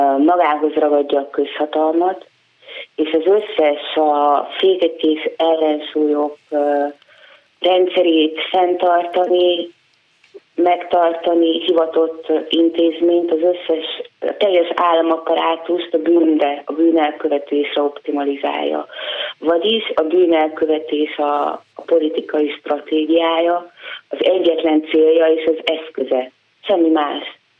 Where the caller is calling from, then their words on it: Veszprém, Veszprém County, Hungary; a Veszprémi vagyok